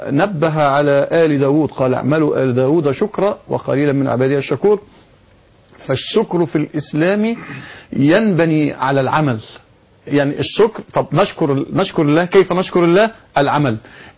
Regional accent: Egypt; كمصريين جميعا

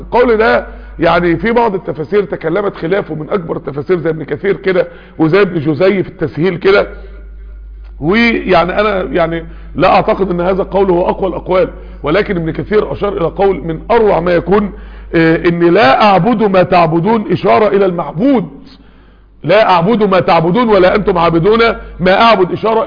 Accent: Egypt; ده انا مصري

